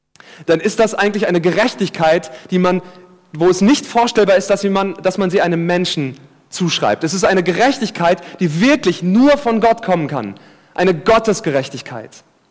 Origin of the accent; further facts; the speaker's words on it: Giessen, Hesse, Germany; ich komme aus Gießen, das muss ich kurz erwähnen